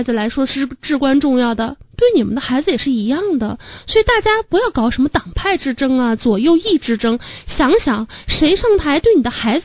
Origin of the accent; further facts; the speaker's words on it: China; 所以比如说我们中国人也经常说啊，你不用屈膝去迎合任何人